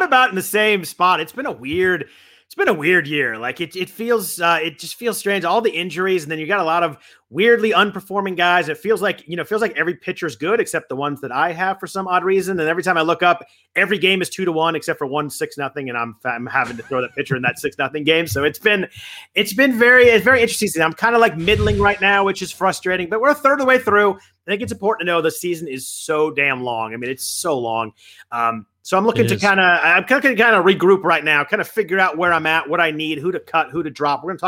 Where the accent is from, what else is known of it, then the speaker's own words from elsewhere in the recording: California, United States; Growing up in California, not really with the hockey.